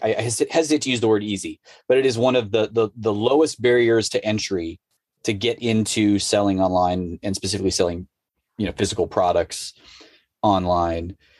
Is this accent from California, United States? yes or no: no; Colorado, United States; So long story short, I came in little nobody from Colorado, right?